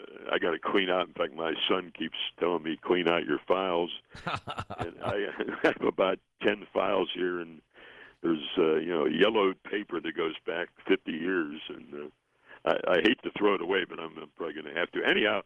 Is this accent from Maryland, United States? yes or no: no; Pittsburgh, Pennsylvania, United States; Well, I was an intern at a radio station in my hometown of Pittsburgh when I was a teenager